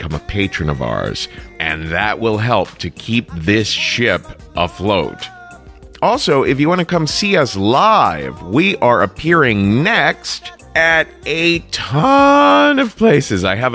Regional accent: Cincinnati, Ohio, United States; be coming to Cincinnati, Ohio, my hometown, at the Ludlow Garage.

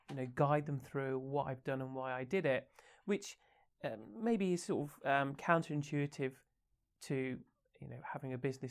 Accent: Birmingham, West Midlands, United Kingdom; now in Switzerland; Yeah, my Swiss German isn't particularly great, so no, I stick to English, which isn't too bad as a Brummie.

